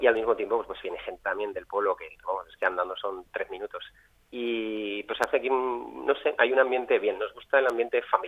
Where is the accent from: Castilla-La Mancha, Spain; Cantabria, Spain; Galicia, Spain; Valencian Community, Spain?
Valencian Community, Spain; Valencia; yo soy de Valencia de toda la vida